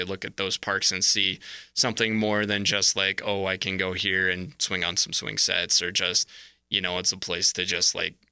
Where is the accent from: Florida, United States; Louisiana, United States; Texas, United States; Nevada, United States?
Nevada, United States; Elko; No, I was born and raised in Eastern Nevada.